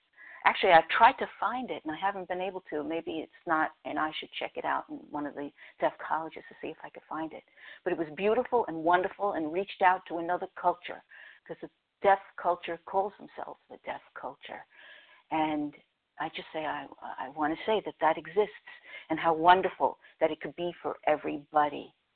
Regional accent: Poconos, Pennsylvania, United States; I'm from Poconos, Pennsylvania.

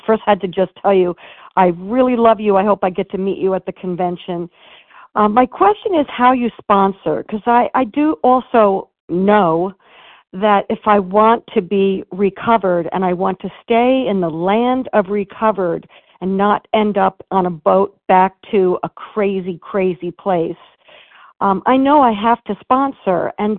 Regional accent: New York, United States; I'm Italian. I can blame it on my genes. I can blame it on being a New Yorker and whatever.

